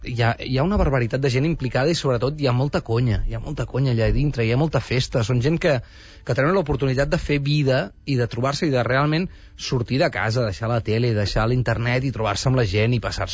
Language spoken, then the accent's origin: Catalan; Barcelona, Catalonia, Spain; i aquí a Barcelona, i jo que sóc molt de Barcelona i era de l'Eixample, que hi havia molt poca vida de barri